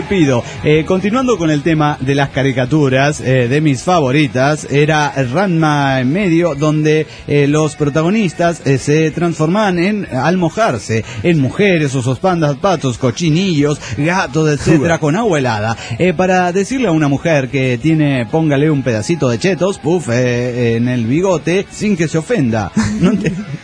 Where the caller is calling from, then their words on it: Oaxaca, Mexico; de Oaxaca.